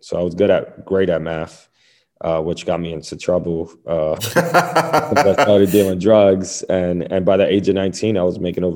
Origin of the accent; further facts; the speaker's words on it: New York, United States; I was born and raised in the same neighborhood I am right now, in the Lower East Side of Manhattan. It's super gentrified now.